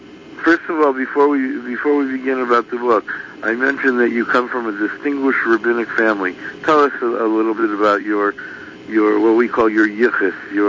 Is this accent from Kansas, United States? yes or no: no; Chicago, Illinois, United States; And I grew up in Chicago